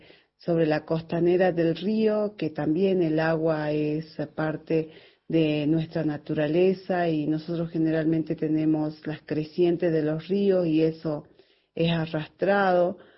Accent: Maimará, Jujuy, Argentina; soy oriunda de Maimará. Mi esposo es de Cochinoca, y también es originario de los pueblos puneños.

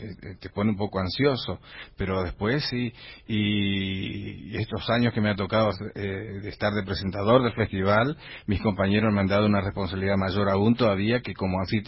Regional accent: Villaguay, Entre Ríos, Argentina; born there; Yo nací, te cuento, en Villaguay.

